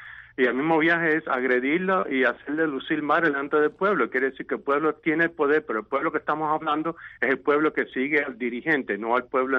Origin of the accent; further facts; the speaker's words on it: Cuba; yo me crié en Cuba por muchos años